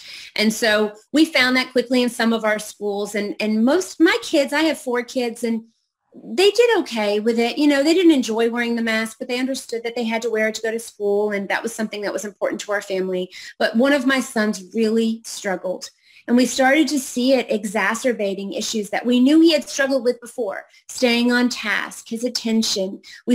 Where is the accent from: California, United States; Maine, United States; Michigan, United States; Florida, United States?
Florida, United States; So, as you said, I'm from Florida, and Tina Deskovich and I started Moms for Liberty here.